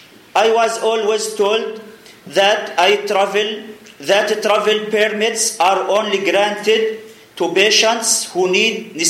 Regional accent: Gaza Strip, Palestine; I came to you from Gaza Strip, which is a small part of Palestine.

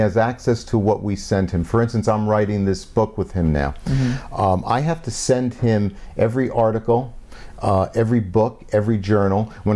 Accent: New Jersey, United States; Yeah, from my home state of New Jersey.

